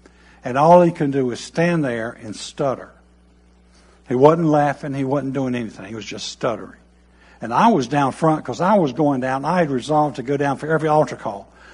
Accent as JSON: {"language": "English", "region": "North Carolina", "country": "United States", "said": "because I was from North Carolina where we tone it down. We don't amp it up."}